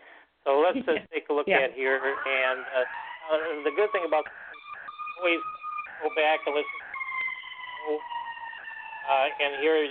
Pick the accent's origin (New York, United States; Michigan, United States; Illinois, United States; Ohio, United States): Illinois, United States; Chicago; A lot of people don't seem to understand that I was born and raised in Chicago.